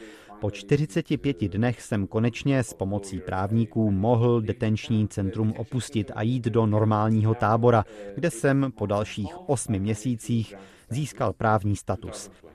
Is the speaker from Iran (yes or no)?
yes; Iran; V Íránu, odkud pocházím, jsem byl politickým vězněm.